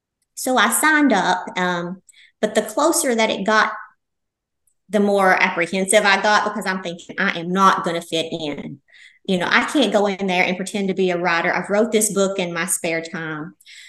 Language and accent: English; Tennessee, United States; also born or lived in Maine; now in South Carolina, United States; I'm originally from Tennessee. I grew up there my entire life, and believe it or not, we moved to Maine for 2 years. That was shocking for the cold weather, and now we're back in South Carolina.